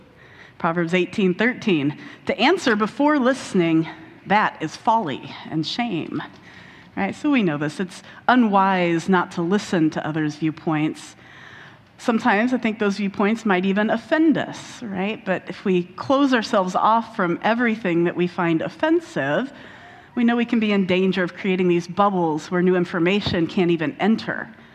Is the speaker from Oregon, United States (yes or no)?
no; Indianapolis, Indiana, United States; I grew up in Indianapolis, and so we would like to go hike in Brown County State Park.